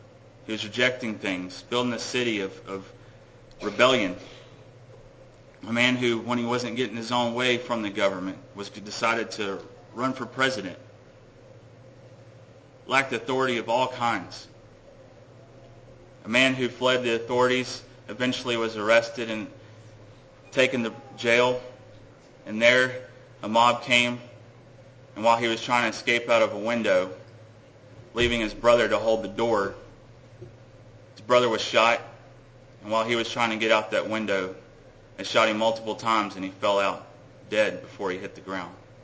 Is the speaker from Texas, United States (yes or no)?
yes; Texas, United States; I'm from Texas, by the way.